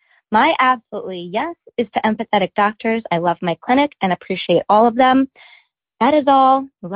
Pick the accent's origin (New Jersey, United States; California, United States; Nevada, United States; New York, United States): New Jersey, United States; Hi, Heather. … from New Jersey and found your podcast this summer.